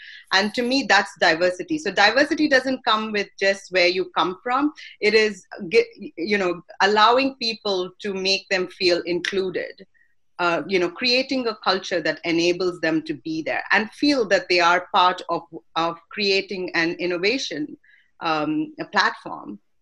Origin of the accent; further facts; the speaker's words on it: India; moved away; I'm originally from India, moved here.